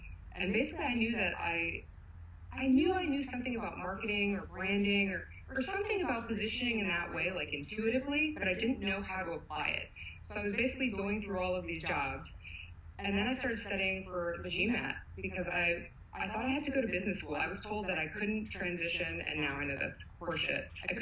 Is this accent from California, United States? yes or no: yes; Calabasas, California, United States; I grew up in Calabasas.